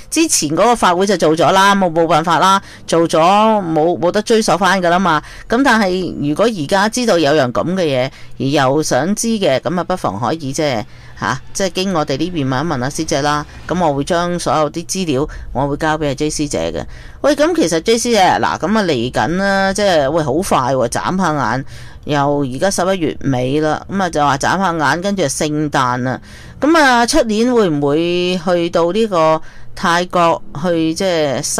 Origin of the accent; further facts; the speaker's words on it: Hong Kong; 因为其实似乎又真係我哋香港人呢，或者而家国内嘅朋友好多都走去一啲